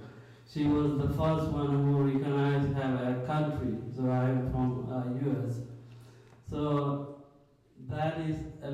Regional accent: Myanmar; moved away as an adult; So I grew up in Burma. My age was 22 years old. I left in Burma as persecution of the Burmese government. So we claim to be from Burma.

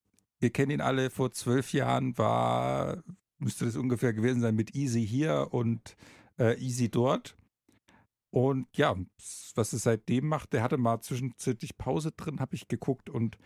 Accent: Baden-Württemberg, Germany; Und als Schwabe will ich das dann schon genutzt wissen.

